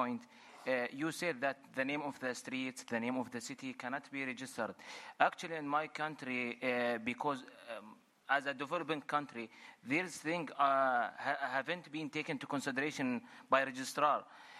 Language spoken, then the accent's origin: English; Jordan; English is a second language; from Jordan.